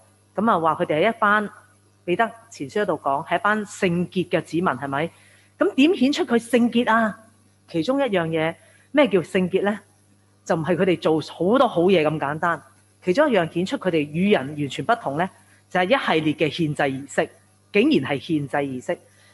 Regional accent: Hong Kong; 而家要揾個人，我哋香港人肯夠膽劏只雞嘅

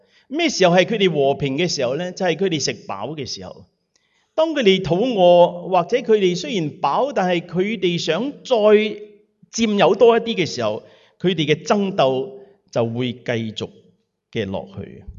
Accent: Guangdong, China; 特別我哋廣東人嚇，係咪啊？

